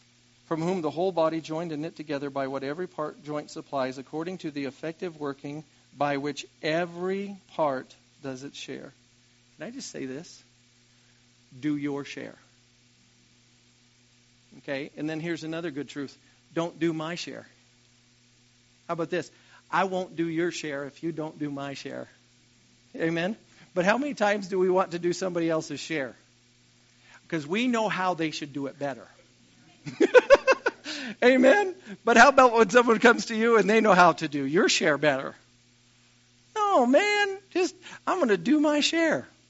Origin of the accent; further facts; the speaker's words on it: Custer, United States; I grew up here in Custer, was gone for 2 years at Rhema, gone to Rushville for 4 years, and then God put it in our heart to move back here.